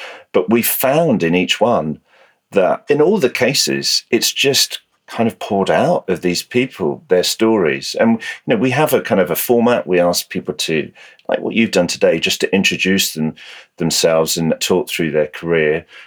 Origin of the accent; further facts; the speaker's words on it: United Kingdom; I'm British